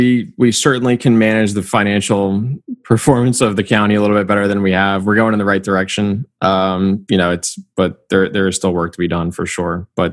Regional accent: New Jersey, United States; She's from Atlanta. I'm from New Jersey. She was a year behind me in school.

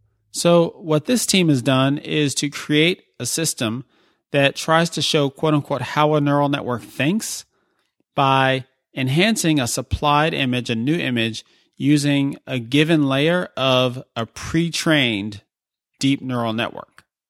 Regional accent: New York City, New York, United States; held from September 26th to 27th in New York City, my hometown.

